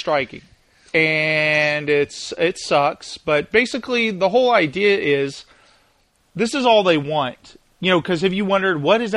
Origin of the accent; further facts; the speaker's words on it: England, United Kingdom; Just because I'm from England, why do you play the yakety sax?